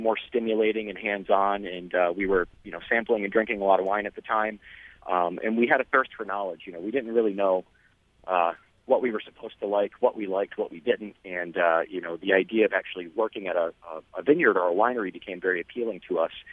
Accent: Rochester, New York, United States; Well, I'm born and raised in Rochester, lived right in the city for most of my life.

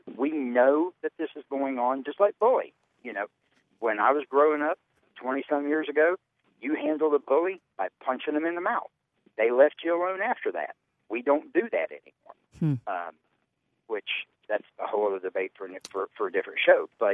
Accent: Ohio, United States; I remember in seventh grade, you know, I grew up in Southern Ohio.

